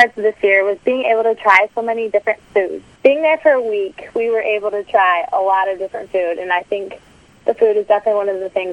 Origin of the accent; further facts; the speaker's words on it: Winthrop, Iowa, United States; I'm from Winthrop, Iowa, a really small town of only about 800 people in northwest Iowa in Buchanan County.